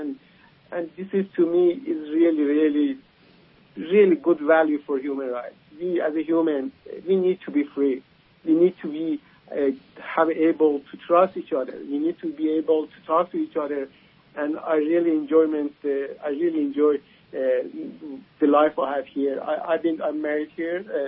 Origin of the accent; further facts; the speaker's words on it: Mashhad, Razavi Khorasan, Iran; moved away; Yes, I'm from Mashhad